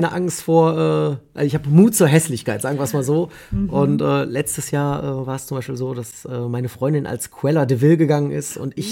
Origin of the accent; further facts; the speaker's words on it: Königsdorf, North Rhine-Westphalia, Germany; Ich bin in Königsdorf groß geworden. Das ist quasi direkt vor den Toren Kölns. Ich glaube, es sind 100 Meter, 200 Meter bis zur Stadtgrenze, zur offiziellen, also im Kölner Westen.